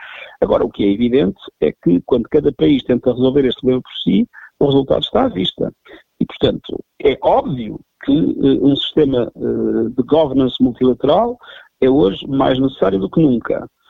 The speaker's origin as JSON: {"language": "Portuguese", "country": "Portugal", "said": "me senti profundamente orgulhoso como português"}